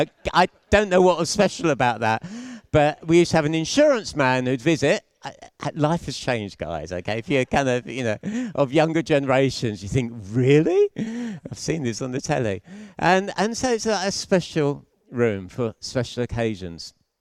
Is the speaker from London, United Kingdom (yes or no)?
yes; London, United Kingdom; So, when I was growing up, I was born and bred in North London.